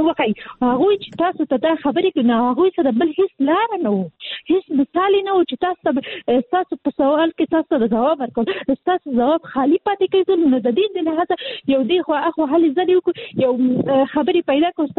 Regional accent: Kabul, Afghanistan; زه حاصلي د کابل یم

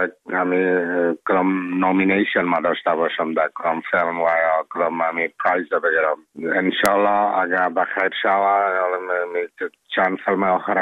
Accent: Afghanistan; now in Czech Republic; ما افغان هستم.

